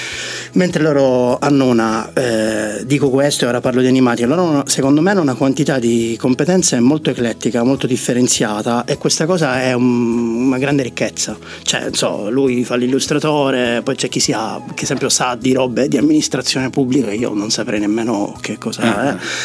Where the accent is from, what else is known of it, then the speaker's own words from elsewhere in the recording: Sicily, Italy; È successo che sono siciliano